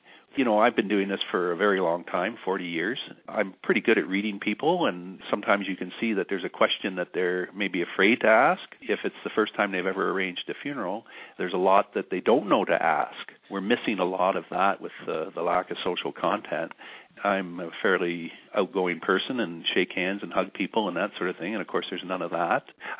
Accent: Guelph, Ontario, Canada; I worked at a funeral home in Kitchener for 5 years. And then when I started here in 85, of course, growing up in Guelph, I knew a lot of the people coming through the door.

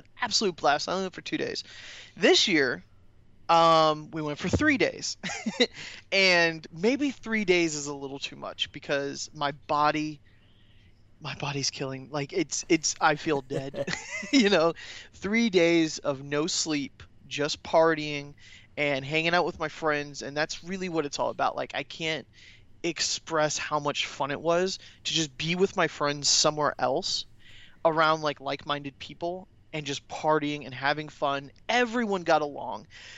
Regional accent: Florida, United States; I'm from Florida. Love Florida. I've been here my whole life.

